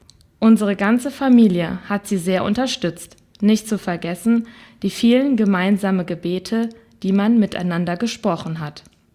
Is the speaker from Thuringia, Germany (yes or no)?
no; Bladersbach, North Rhine-Westphalia, Germany; Ich komme aus Bladersbach